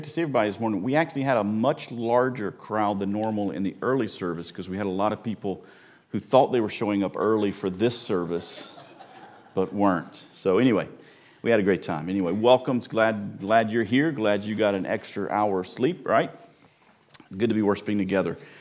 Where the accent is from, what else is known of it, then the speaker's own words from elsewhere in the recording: North Carolina, United States; I grew up in North Carolina, so I grew up on them.